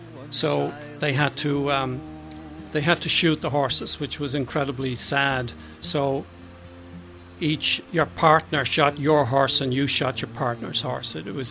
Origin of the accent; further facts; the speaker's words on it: Dublin, Leinster, Ireland; growing up in Dublin anyway